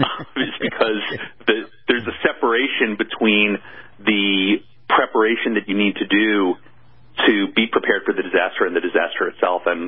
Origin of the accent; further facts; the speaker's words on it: New York City, New York, United States; And if you walk around my hometown in New York City, you can still see buildings that used to be generating power for the subway.